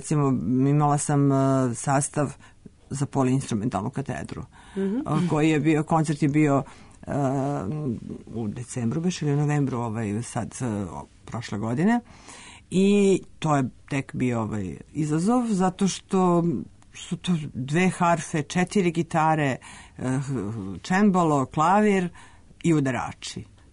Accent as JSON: {"language": "Serbian", "country": "Serbia", "said": "Uostalom, ja sam iz Srbije, mislim, ne mogu."}